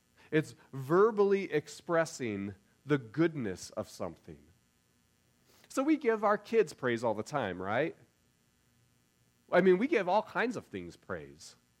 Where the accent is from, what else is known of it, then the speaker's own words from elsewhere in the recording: Denver, Colorado, United States; And in fact, growing up in Denver, it was really easy to do the same thing.